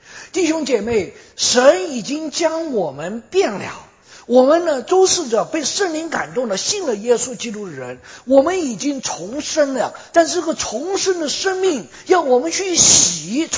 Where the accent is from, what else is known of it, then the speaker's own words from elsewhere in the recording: China; 我们是中国人，我们的中国的文化把我们困住了，我们永远跳不出这个中国的文化